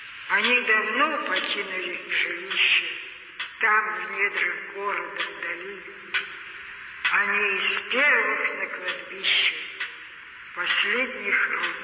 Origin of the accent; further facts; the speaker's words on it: Moscow, Russia; Коренная москвичка. Родилась в Москве. Но судьба меня почему-то вдруг забросила в Ленинград.